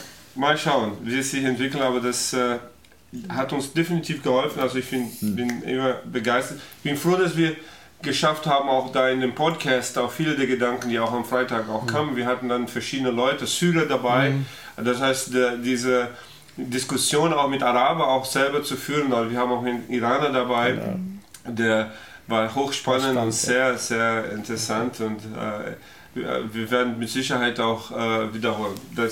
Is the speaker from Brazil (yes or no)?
yes; Brazil; German is a second language; ich komme aus Brasilien